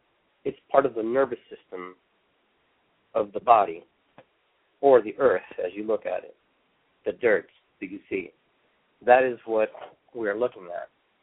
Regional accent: Callao, Peru; now in North America; I am actually indigenous to the region of South America, Peru. I come from Callao. My family's ancestry is Spanish, German, Italian, Quechua, and Indian, and a host of other different nationalities.

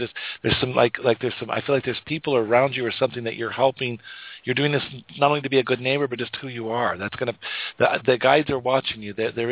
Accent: Wyoming, United States; And I come from Wyoming.

